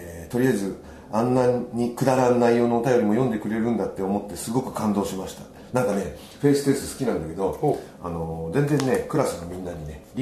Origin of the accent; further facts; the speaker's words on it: Hiroshima, Japan; accent: Hiroshima dialect; だって私のお便りやたら広島弁が目立つだけの馬鹿げた話だったから